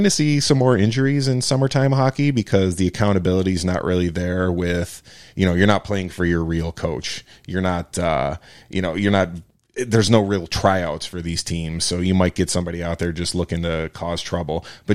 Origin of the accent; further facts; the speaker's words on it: Buffalo, New York, United States; When I grew up playing hockey in Buffalo, you know, my whole youth career